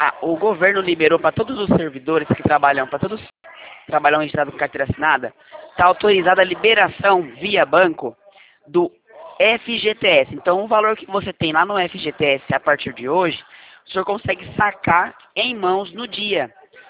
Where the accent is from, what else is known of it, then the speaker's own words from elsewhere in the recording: São Paulo, Brazil; Eu sou de São Paulo, da Central de São Paulo.